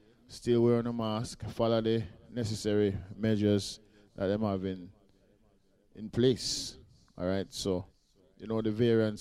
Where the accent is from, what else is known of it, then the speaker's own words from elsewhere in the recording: St. Vincent & Grenadines; I'm from St. Vincent and the Grenadines